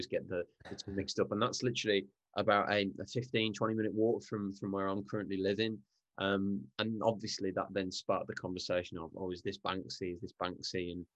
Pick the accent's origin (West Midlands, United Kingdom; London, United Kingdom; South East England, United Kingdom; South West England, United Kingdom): West Midlands, United Kingdom; Birmingham; now in Nottingham, United Kingdom; And as people can probably tell from my appalling accent, I'm coming from a big city in Birmingham. So I'm used to living in a city